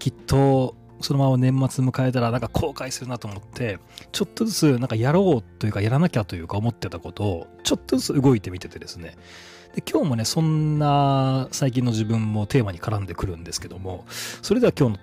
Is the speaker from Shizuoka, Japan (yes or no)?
no; Hiroshima, Japan; 自分は広島なんですけども、まあ、家の近くに、蔦屋書店がありまして、